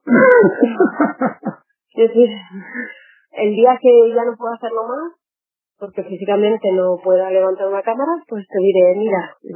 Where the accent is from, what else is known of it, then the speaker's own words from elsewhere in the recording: Spain; yo soy española palestina, pero toda la identidad palestina la he ido descubriendo a partir prácticamente de los 19-20 años.